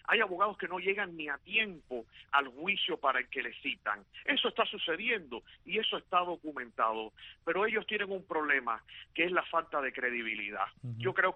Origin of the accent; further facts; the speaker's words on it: Cuba; somos cubanos y que tenemos derecho a opinar